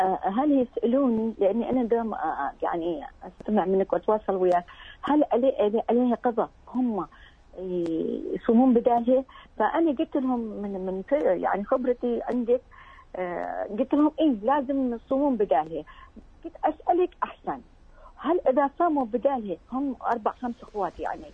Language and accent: Arabic; Abu Dhabi, United Arab Emirates; إحنا من الغربية. من الغربية.